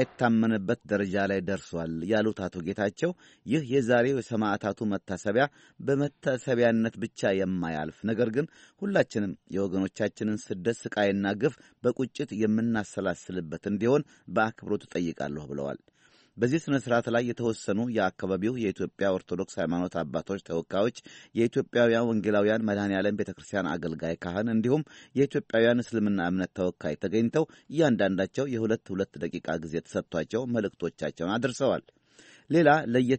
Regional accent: Tulu Dimtu, Oromia, Ethiopia; born there; በተለየ ትውልድ ቦታዬን ቱሉ ዲምቱን ስላነሳችሁልኝ ደስ ብሎኛል።

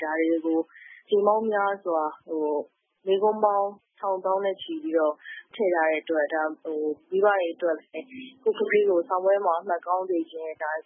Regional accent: Yangon, Yangon Region, Myanmar; ကျွန်တော်ဆိုရန်ကုန်မှာပဲမွေးရန်ကုန်မှာပဲကြီး

